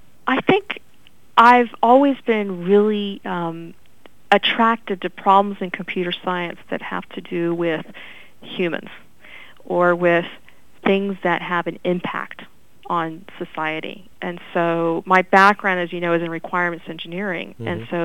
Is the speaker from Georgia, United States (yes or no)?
yes; Milledgeville, Georgia, United States; born there; I was born in Milledgeville, so that was appealing to me.